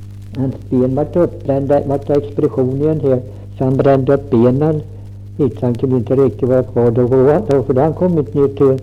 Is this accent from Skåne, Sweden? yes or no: no; Röfors, Örebro County, Sweden; born there; Jag född i Röfors. Där är jag född.